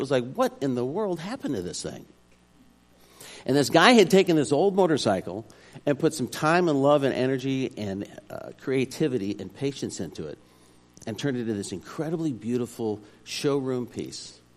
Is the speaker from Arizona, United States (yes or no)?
yes; Arizona, United States; You know, when I was a kid growing up in Arizona, there wasn't a whole lot to do besides just kind of beat the heat, you know.